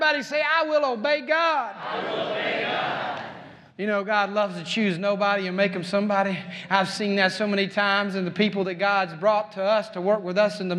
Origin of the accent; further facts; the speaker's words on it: Claxton, Georgia, United States; "Drill Sergeant, I'm from Claxton, Georgia, the fruitcake capital of the world, Drill Sergeant."